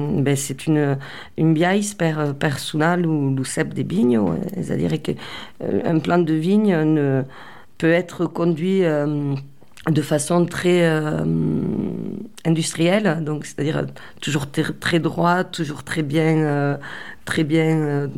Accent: Gaillac, Occitanie, France; born there; puisque je suis née à Gaillac

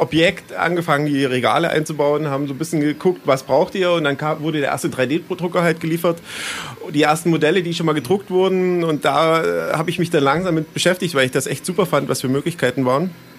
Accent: Bautzen, Saxony, Germany; ich komme aus Bautzen, bin 38 Jahre und bin Tischlermeister, Inhaber einer Tischlerei.

